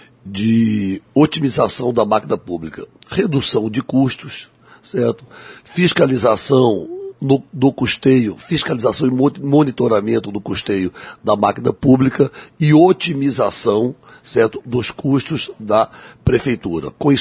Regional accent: Cuiabá, Mato Grosso, Brazil; born there; ter sido vereador da minha terra, da terra em que eu nasci, certo? Duas vezes vereador de Cuiabá

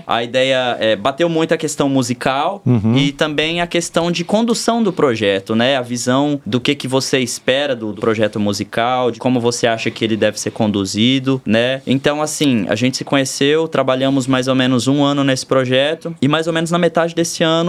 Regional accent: Jaciara, Mato Grosso, Brazil; also born or lived in Rondonópolis; Ambos somos de Jaciara. Eu digo assim, né? Eu nasci em Rondonópolis, mas eu me criei em Jaciara. Passei um tempo no Mato Grosso do Sul, mas tô de volta pra minha terra.

